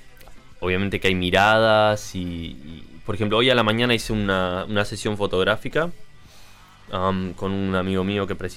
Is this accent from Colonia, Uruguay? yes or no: no; Montevideo, Uruguay; un poco contextualizar lo que uno hace como montevideano. Y el mismo Montevideo, ¿no?